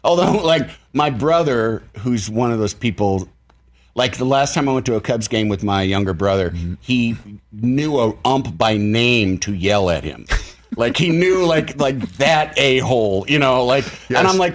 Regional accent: Illinois, United States; I'm from Illinois.

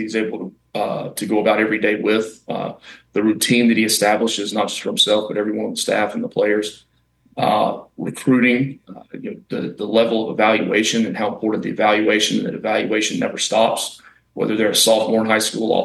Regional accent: Birmingham, Alabama, United States; I'm from Birmingham, and we were actually at home for Christmas

